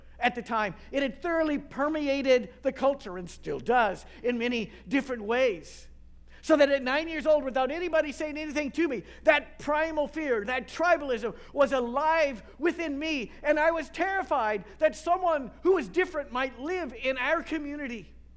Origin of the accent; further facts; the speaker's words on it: Acton, Indiana, United States; I grew up in Acton, Indiana, at the time, a small farming town down near Shelbyville.